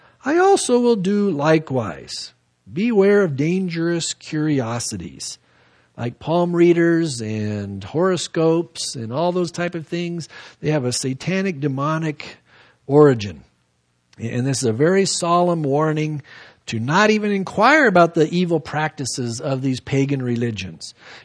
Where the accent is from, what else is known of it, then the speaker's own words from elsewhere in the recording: San Diego, California, United States; back when I was growing up in San Diego